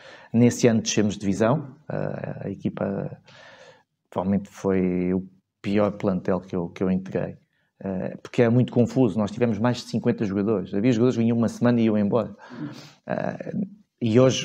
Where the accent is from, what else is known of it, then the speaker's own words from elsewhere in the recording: Torres Vedras, Lisbon, Portugal; Continuo igual, é a minha terra, e sou agradecido